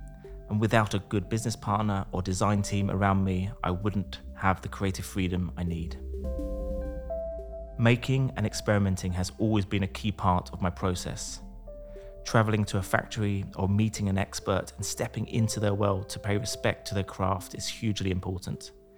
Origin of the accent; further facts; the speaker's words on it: London, United Kingdom; I'm a designer from London.